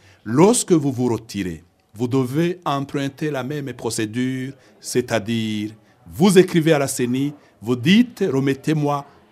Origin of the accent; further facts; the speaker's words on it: Burundi; Je suis Burundais